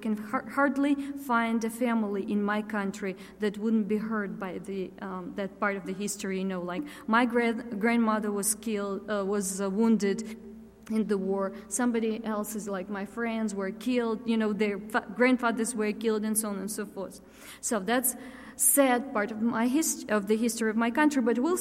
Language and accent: English; Belarus; So anyway, just since I'm a Baptist from Belarus, you know, that's what we do in my church.